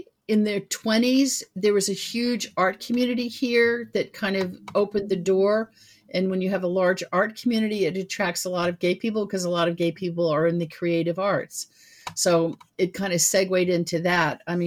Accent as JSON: {"language": "English", "region": "New York", "country": "United States", "tie": "born or raised there", "said": "very different than, let's say, where I grew up in the Hamptons, where, how much money do you have and how many houses do you own?"}